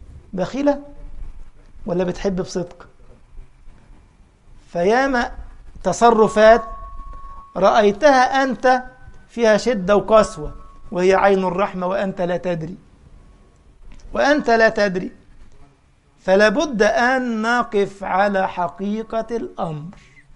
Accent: Egypt; دخلوا على قرية في بلدنا مصر مش هقول اسمها

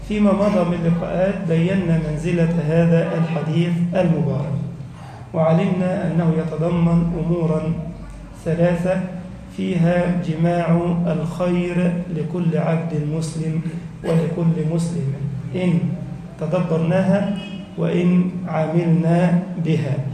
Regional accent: Egypt; اللهم انشر أمنك وأمانك في بلدنا مصر

